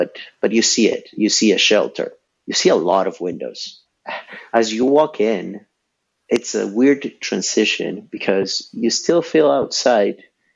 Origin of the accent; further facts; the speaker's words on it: Ecuador; When I was growing up in Ecuador, we almost don't have seasons, right? We're in the equator.